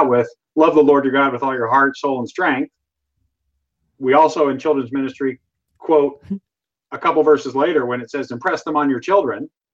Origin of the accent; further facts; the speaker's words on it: Seattle, Washington, United States; and I'm from Seattle, which means that the average is actually once a month.